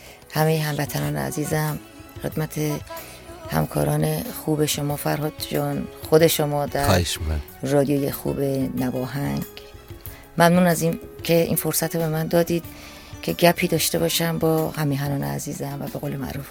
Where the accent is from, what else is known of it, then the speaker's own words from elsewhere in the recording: Tehran, Tehran Province, Iran; بنده اهل تهران هستم.